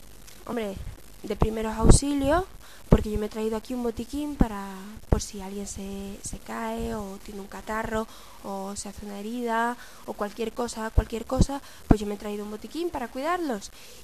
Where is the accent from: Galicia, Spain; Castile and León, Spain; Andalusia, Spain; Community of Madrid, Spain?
Andalusia, Spain; Cádiz; now in Ciudad Real, Spain; Vengo de Cádiz, aunque hace poquito me trasladaron a Ciudad Real porque tuve una plaza en el hospital de allí.